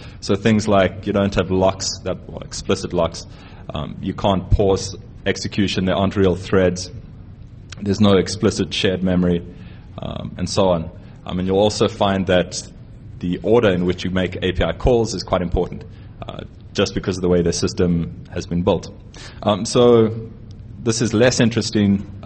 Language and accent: English; South Africa; But what's awesome for us, we're South African, we're kind of cheap